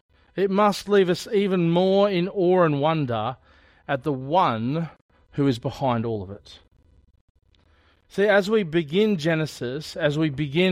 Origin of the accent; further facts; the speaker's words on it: New South Wales, Australia; Growing up in New South Wales on the south coast, you'd often look out across the ocean and think, how far is it to New Zealand?